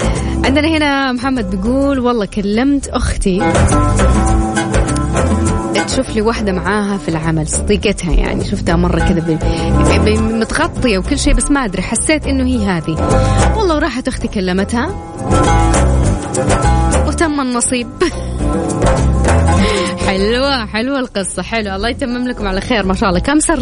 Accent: Saudi Arabia

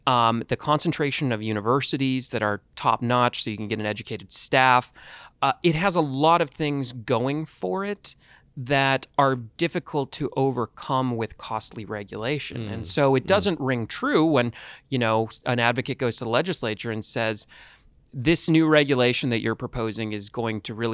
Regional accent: California, United States; So, okay, I'm from California originally.

